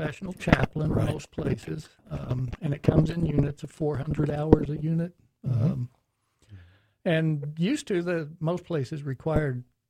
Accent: Tulsa, Oklahoma, United States; also born or lived in Virginia; Wound up, he pulled me away from Virginia back to Tulsa, Oklahoma, born and raised in Tulsa, Oklahoma.

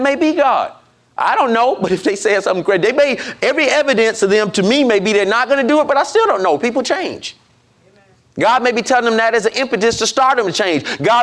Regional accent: Detroit, Michigan, United States; I grew up in Detroit, Michigan, and you got to go through the Windsor Tunnel to get to Canada.

